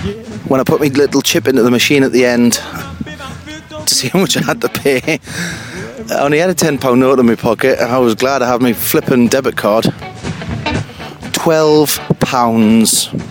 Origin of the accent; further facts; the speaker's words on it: Hexham, North East England, United Kingdom; born there; I was born in Hexham, and it's changing. The town's changing.